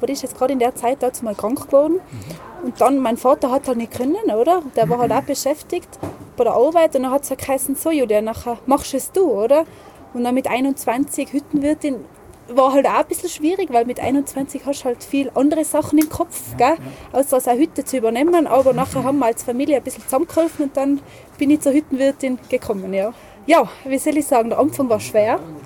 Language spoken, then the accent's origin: German; Tyrol, Austria; Ich bin gebürtig aus dem Pitztal